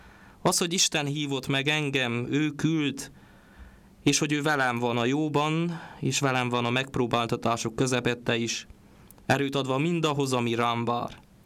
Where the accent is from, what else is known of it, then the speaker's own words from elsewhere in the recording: Mădăraș, Harghita, Romania; a Hargita hegység lábánál fekvő törzsgyökeres székely faluban Csíkmadarason születtem 1998. július 1-én szüleim második gyermekeként. Az elemi iskolát ott a szülőfaluban